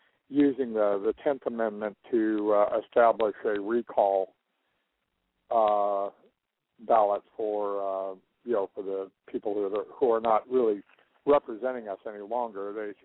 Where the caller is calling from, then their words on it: Marshfield, Missouri, United States; just south of Marshfield, Missouri.